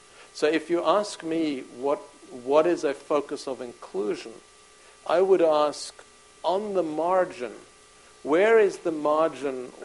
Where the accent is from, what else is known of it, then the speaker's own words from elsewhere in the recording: United States; I mean, I have this weird double life because of my history, but I'm speaking now as an American.